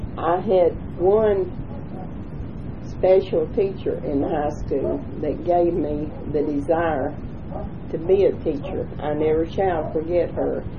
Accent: United States; I was born in Cherokee County and have lived here most of my life. Well, I would say all my life, even though I taught in another state. And I was born a typical farm girl in 1931

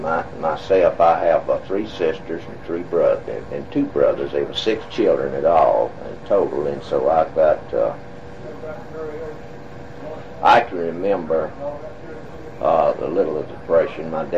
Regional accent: Alabama, United States; I was born and raised in Alabama. I was raised in Cherokee County, right across the line going towards center on Highway 9.

